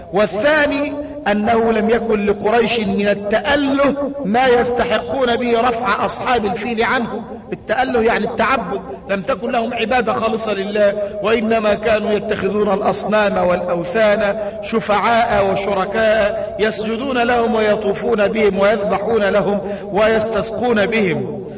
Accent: Sharqia Governorate, Egypt; وهذا حدث قريبا عندنا في الشرقية

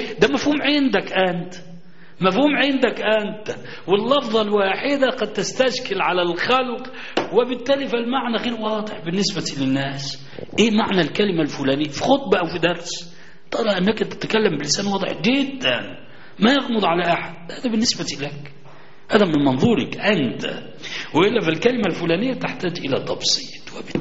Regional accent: Egypt; الناس عندنا في مصر لم يسمعوا من علمائهم إلا أن إطلاق اللحية واجب

